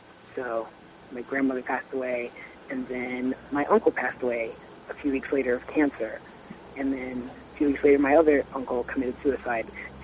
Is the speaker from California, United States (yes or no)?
no; New Orleans, Louisiana, United States; And I'm from New Orleans, where we always like to party.